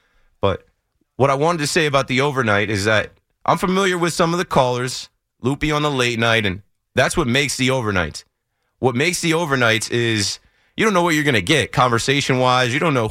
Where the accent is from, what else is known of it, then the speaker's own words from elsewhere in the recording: New Jersey, United States; If you know anything about me, I'm from the Shore area.